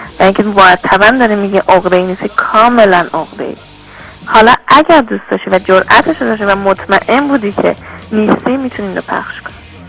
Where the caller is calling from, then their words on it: Iran; من پزشک هستم، از ایرانم زنگ میزنم